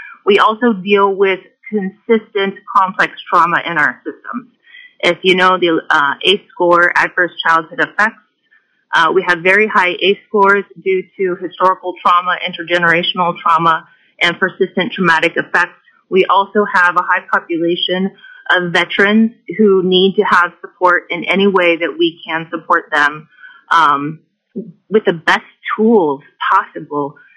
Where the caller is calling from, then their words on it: Anchorage, Alaska, United States; I'm calling in from Anchorage, Alaska.